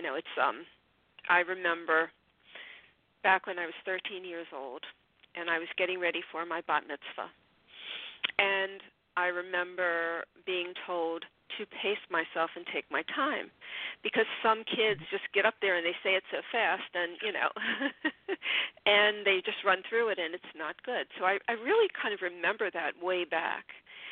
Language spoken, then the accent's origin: English; Baltimore, Maryland, United States; now in Florida, United States; And I come from Baltimore, where T's are pronounced as D's. Everything's really pronounced wrong there. So I live in Florida now, and I've been here for several years.